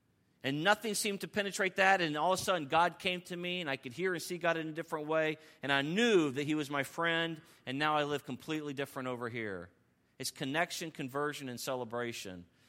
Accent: California, United States; I was like, I was raised in California.

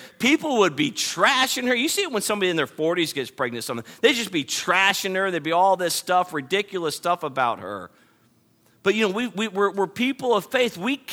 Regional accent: California, United States; I grew up in California.

